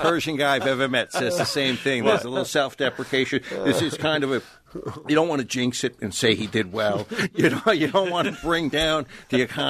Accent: New York, United States; Like, I come from Long Island, Ashkenazi Jew.

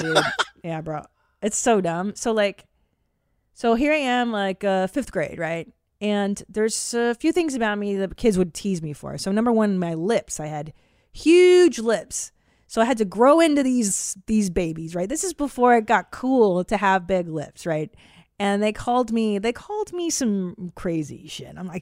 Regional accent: Los Angeles, California, United States; We live in L.A., dude. Like, I grew up in the San Fernando Valley.

